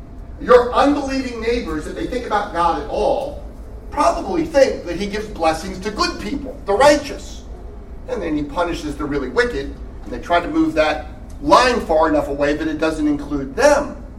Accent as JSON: {"language": "English", "region": "New York", "country": "United States", "said": "Also, I'm from New York and I speak too fast."}